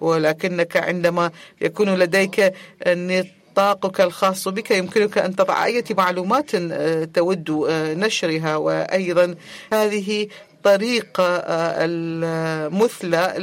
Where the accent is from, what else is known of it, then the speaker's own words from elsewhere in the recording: Jordan; أنا من الأردن.